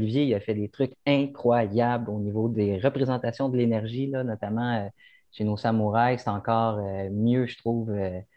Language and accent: French; Joliette, Quebec, Canada; je viens de Joliette, j'ai une petite ville assez rock'n'roll, j'ai été, dès mon plus jeune âge, hyperactif